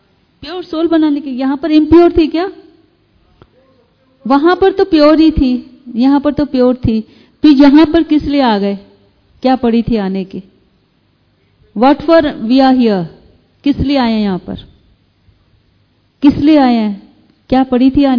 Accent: Delhi, India; तो टेम्परेरी तो आपका वही है जो पंजाब गुजरात दिल्ली वगैरह है, मेरा भी वही है, दिल्ली मेरा टेम्परेरी घ

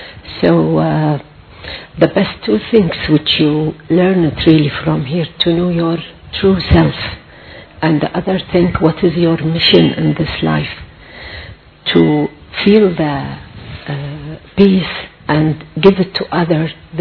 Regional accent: Kuwait; English is a second language; from Kuwait.

